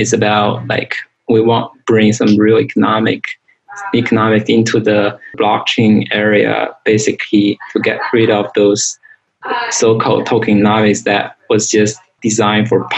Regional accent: China; now in San Francisco, United States; I was growing up in China, and I went to a British high school, and then I came to U.S. for college. So I went to a Reed College.

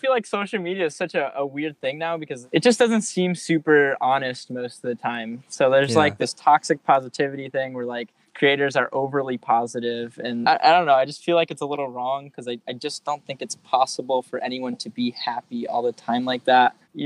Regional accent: Buffalo, New York, United States; born there; now in Florida, United States; So I was born in New York, Buffalo, okay. New York, but I've lived all along the East Coast, really, and now I'm currently in Florida.

